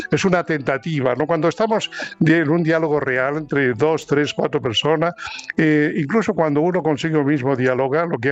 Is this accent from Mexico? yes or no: no; Marbella, Andalusia, Spain; moved away as an adult; now in San Lorenzo de El Escorial, Spain; Bueno, yo me fui de Marbella a los 19 años, aunque he vuelto y sigo volviendo.